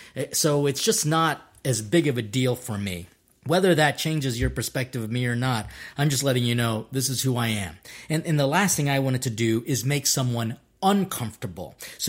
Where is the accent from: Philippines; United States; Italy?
Philippines; And so, I'm a Filipino priest.